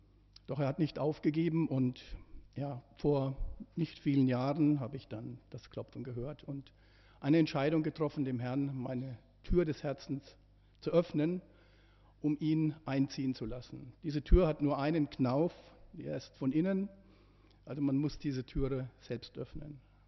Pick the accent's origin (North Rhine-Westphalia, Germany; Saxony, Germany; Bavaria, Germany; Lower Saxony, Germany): Bavaria, Germany; Euerfeld; ich bin aus Euerfeld und 59 Jahre alt